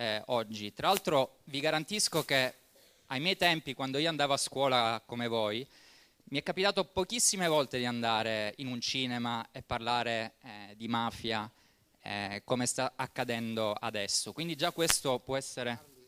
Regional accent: Palermo, Sicily, Italy; moved away as an adult; now in Belgium; Sono cresciuto qui a Palermo e poi ho deciso di emigrare un po' come ha fatto lui.

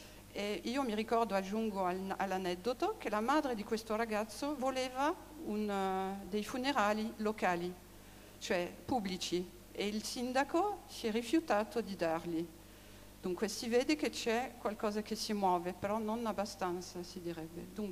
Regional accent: France; Io mi rivolgo a voi in quanto francese, ma anche di origine italiana.

